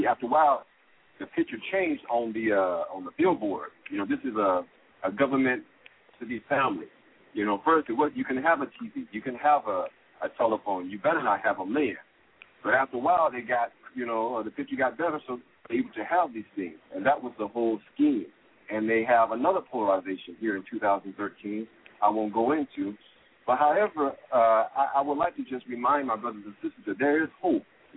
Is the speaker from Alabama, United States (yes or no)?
yes; Alabama, United States; because I grew up also in the South, in Alabama, where this I say this scheme was polarized, even as a little boy